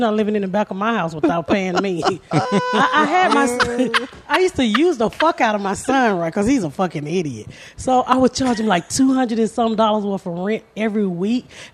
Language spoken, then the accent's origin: English; Atlanta, Georgia, United States; now in Indianapolis, United States; Atlanta. The inner city of Atlanta.